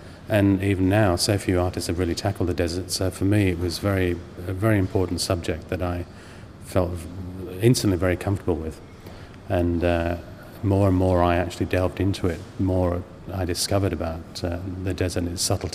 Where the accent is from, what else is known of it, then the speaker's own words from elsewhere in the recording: England, United Kingdom; now in Australia; I came from England. I came from central England, and going to the desert to me was a very important part of it.